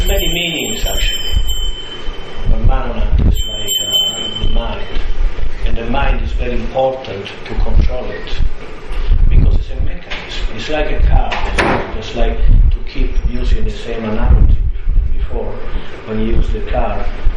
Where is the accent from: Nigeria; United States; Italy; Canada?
Italy; Originally, I'm from Italy.